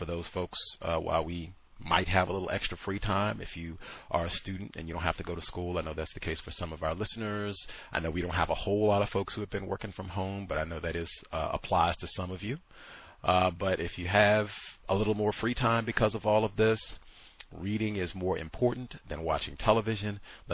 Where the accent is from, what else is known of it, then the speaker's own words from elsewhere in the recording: Virginia, United States; born there; I was supposed to see this because I've said I was born in Virginia, so, you know, the whole state of Virginia loves Michael Vick and watched his career.